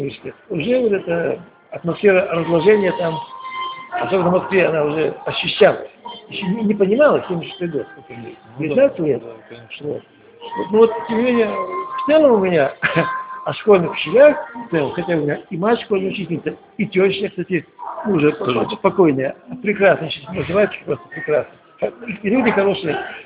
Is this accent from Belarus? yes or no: yes; Belarus; и в Беларуси, я родом из Беларуси.